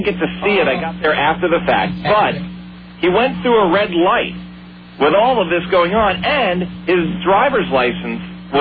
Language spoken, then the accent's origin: English; Brooklyn, New York, United States; My hometown, Brooklyn.